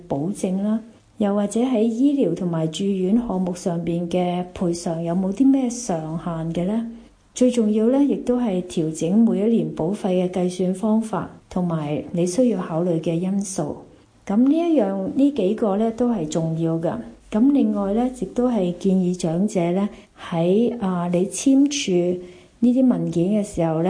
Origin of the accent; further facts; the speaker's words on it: Hong Kong; 我们香港的人均寿命越来越长